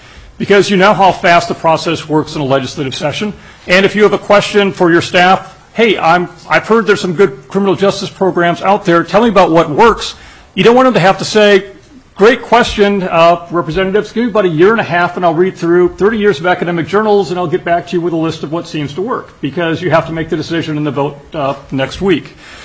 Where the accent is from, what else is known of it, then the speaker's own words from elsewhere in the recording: Florida, United States; So I was from Florida, and I can say that I think that if this continues, you could be a rival for the winter tourism trade throughout the country.